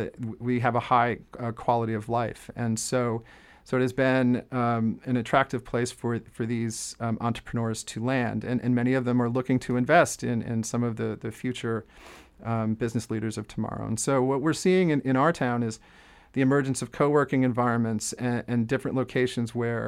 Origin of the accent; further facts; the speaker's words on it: New Jersey, United States; now in Amherst, United States; Well, I grew up on the Jersey Shore, so it's very similar to winter on the Jersey Shore, I think, in a way.